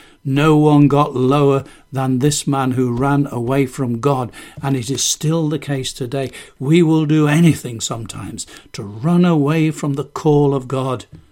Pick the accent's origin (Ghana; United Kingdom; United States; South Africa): United Kingdom; East Midlands; accent: Lincolnshire; That's my Lincolnshire thing. I said, "Lord, I'm just from Lincolnshire. Nobody from the Fens became a preacher."